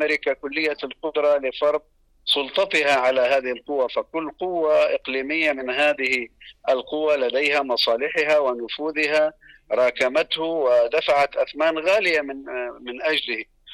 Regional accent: Palestine; نحن بالنسبة لنا كفلسطينيين

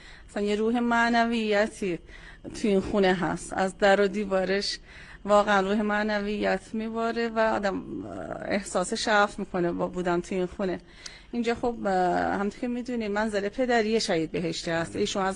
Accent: Isfahan, Iran; ما به عنوان یه اصفهانی مسئولیت سنگینی داریم

